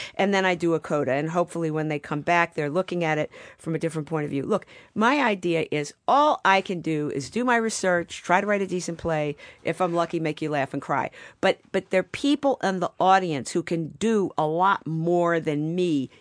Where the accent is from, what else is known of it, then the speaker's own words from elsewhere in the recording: Baltimore, Maryland, United States; When I was a girl growing up in Baltimore, my grandfather, who had an eighth grade education, said that if you say a word often enough, it becomes you.